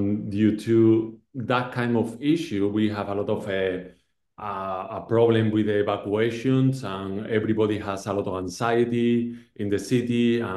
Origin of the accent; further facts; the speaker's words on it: Spain; English is a second language; now in Los Angeles, United States; I am not from Los Angeles. I am from Spain, from Europe, and everyone has been so welcome to me in this city